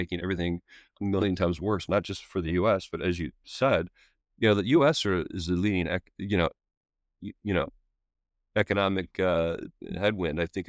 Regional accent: United States; I'm an American. I love my country.

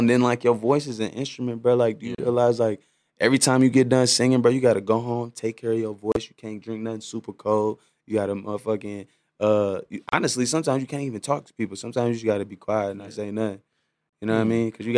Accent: St. Louis, Missouri, United States; Well, you know I'm from St. Louis, bro. So, like, our strip club was Onyx. We had the Pink Slip.

